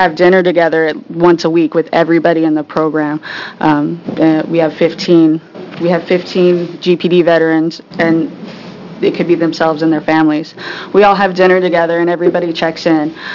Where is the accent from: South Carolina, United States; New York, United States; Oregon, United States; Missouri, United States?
Oregon, United States; Eugene; I'm from Eugene, Oregon, and I am an Army veteran.